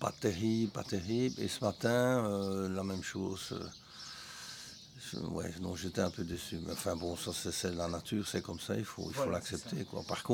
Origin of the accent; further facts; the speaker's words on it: Belgium; mais chez nous en Belgique, il n'y en a pratiquement pas.